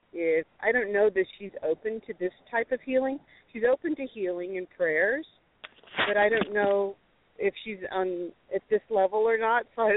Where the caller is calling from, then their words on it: Texas, United States; from Texas.